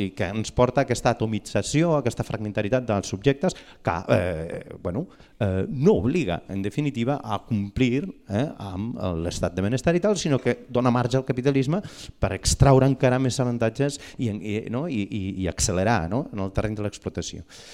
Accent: Galicia, Spain; now in Barcelona, Spain; tinc una identitat nacional molt, molt fotuda, perquè sóc gallec, i a sobre migrant, no?

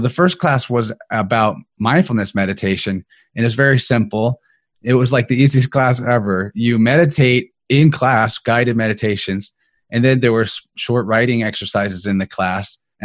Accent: Missouri, United States; I'm from Missouri, Southwest Missouri. Started off as a kid being taken to a Baptist church.

